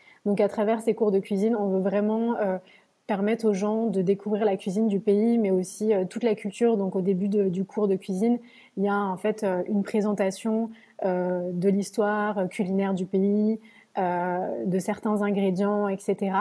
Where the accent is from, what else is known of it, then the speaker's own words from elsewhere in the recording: France; je suis française, mais j'ai plein d'origines différentes, donc grecque, éthiopienne, italienne.